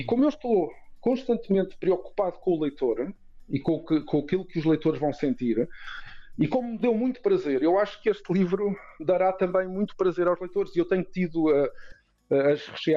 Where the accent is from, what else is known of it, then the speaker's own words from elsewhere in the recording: Mozambique; born there; Porque eu nasci em Moçambique.